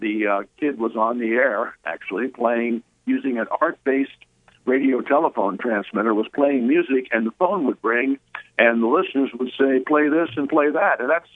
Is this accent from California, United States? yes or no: no; Columbus, Ohio, United States; because I was a radio person in Columbus, Ohio, and went to Ohio State, you know, my hometown, right?